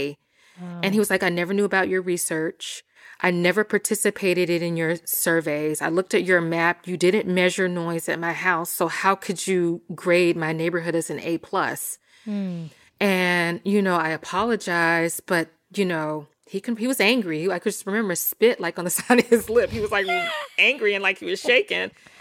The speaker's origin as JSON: {"language": "English", "town": "Jackson", "region": "Mississippi", "country": "United States", "tie": "born or raised there", "said": "So I was actually born and raised in Jackson, Mississippi. I grew up incredibly poor."}